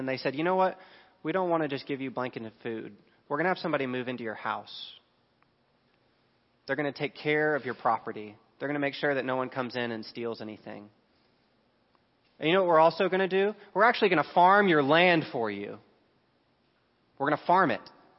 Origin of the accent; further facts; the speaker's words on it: Dallas, Texas, United States; I grew up in Dallas, I know.